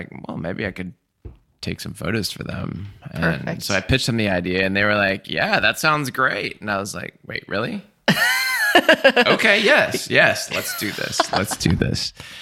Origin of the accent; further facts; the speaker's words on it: Seattle, Washington, United States; born there; I was born in Seattle and I did graphic design, got my degree there